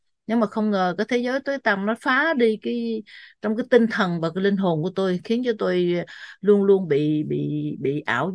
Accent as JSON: {"language": "Vietnamese", "region": "Quang Ngai", "country": "Vietnam", "tie": "born there", "also_born_or_lived": "Huế / Đà Lạt", "moved": "as an adult", "said": "Tôi sinh ra ở Quảng Ngãi rồi sau đó thì ra ra Huế học đại học sư phạm 4 năm. Rồi sau đó khi ra trường thì lên Đà Lạt dạy 6 năm."}